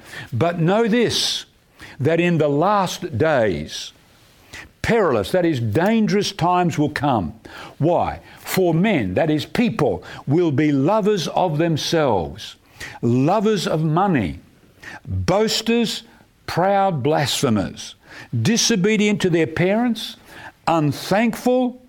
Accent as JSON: {"language": "English", "town": "Perth", "region": "Western Australia", "country": "Australia", "tie": "born or raised there", "said": "when I was a kid growing up in Perth in Western Australia, in summertime we'd go sleep outside because it gets hot in Perth."}